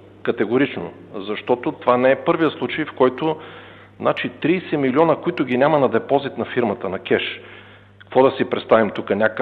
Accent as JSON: {"language": "Bulgarian", "town": "Pleven", "region": "Pleven Province", "country": "Bulgaria", "tie": "born or raised there", "said": "ходят до Плевен в моя роден край"}